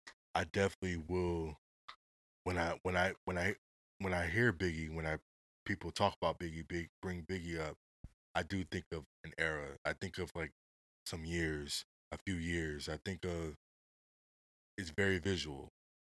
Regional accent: West Coast, United States; Just like you say … ain't West Coast. I'm from the West Coast.

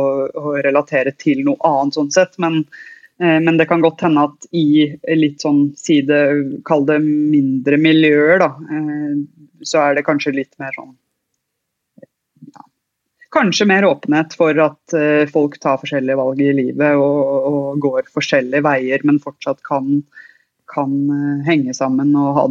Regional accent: Asker, Akershus, Norway; i hvert fall var det där i Asker där jag kommer ifrån

